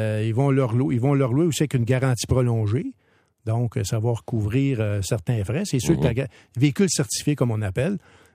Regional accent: Quebec, Canada; Parce que c'est très populaire chez nous au Québec, les modèles à haillons.

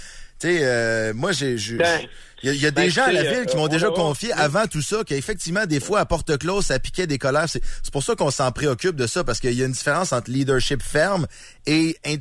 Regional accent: Lévis, Quebec, Canada; Puis de toute façon, moi, je viens de Lévis. J'aime beaucoup la ville de Lévis.

